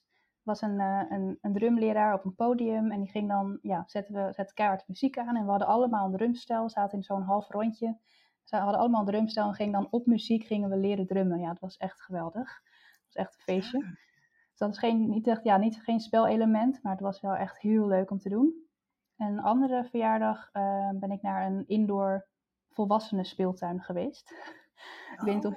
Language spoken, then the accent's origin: Dutch; Amsterdam, North Holland, Netherlands; moved away as an adult; Want ik kom zelf oorspronkelijk uit Amsterdam. Daar heb ik tot mijn 25e gewoond.